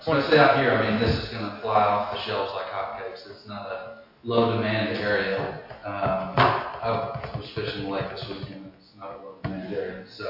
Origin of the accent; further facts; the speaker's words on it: Greers Ferry, Arkansas, United States; Well, I grew up on Greer's Ferry, and I know that the marinas out there have water too.